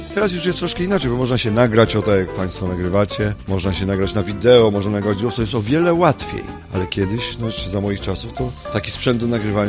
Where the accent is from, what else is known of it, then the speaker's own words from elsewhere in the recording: Pomeranian Voivodeship, Poland; jako Kaszuba, bo jestem takim Kaszubem, u nas na Kaszubach zawsze musi być jakiś żarcik.